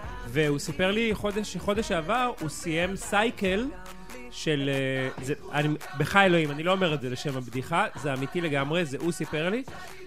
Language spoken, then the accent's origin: Hebrew; Holon, Tel Aviv District, Israel; also born or lived in Bat Yam; וריגשת אותי, והזכרת לי את הילדות שלי בבת ים, כשאכלתי חמציצים שכלב השתין עליהם רגע לפני.